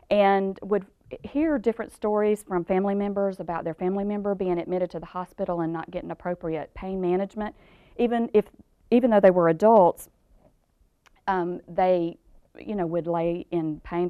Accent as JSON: {"language": "English", "region": "Georgia", "country": "United States", "accent": "Georgia", "said": "for some reason they can detect my Georgia accent. I don't think that I have one, but oh well."}